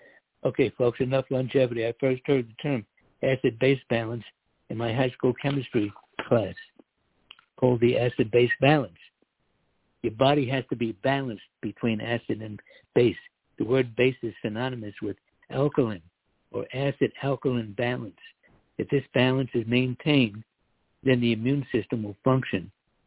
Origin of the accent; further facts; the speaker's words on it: United States; When I was a kid growing up in America, you hardly ever heard about someone or some relative getting cancer